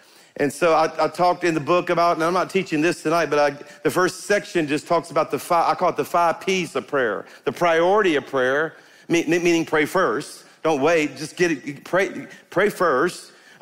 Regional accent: Louisiana, United States; Anyway, I'm a Cajun.

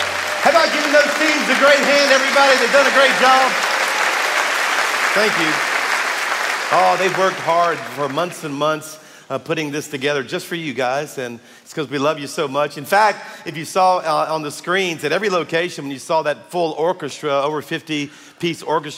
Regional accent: Louisiana, United States; now in Birmingham, United States; I'm a Cajun from South Louisiana, and I thought I just fell in love with Birmingham. I just wanted to move here

